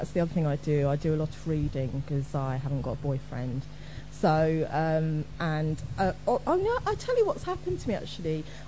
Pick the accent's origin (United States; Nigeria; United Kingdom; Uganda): United Kingdom; born there; I mean, I'm black, I'm female, I was born in Britain